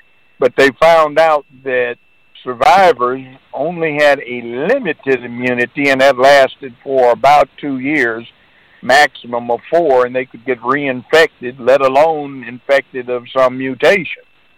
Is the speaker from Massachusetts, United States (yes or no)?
no; Los Angeles, California, United States; I'm from Los Angeles, by the way.